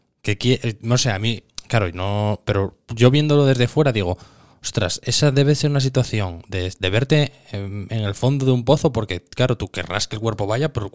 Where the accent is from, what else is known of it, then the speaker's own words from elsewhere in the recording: Oviedo, Asturias, Spain; Soy un paisano de Oviedo